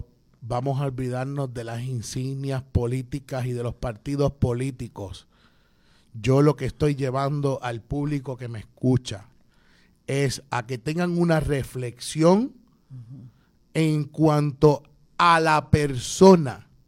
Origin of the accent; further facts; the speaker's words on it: Lares, Puerto Rico; mi familia se sustentan por la gente de mi pueblo de Lares y pueblos adyacentes en Lares